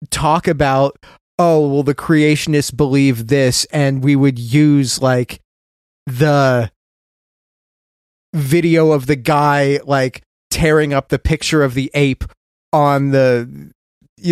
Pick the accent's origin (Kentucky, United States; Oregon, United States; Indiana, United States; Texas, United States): Oregon, United States; Portland; growing up in Portland, Oregon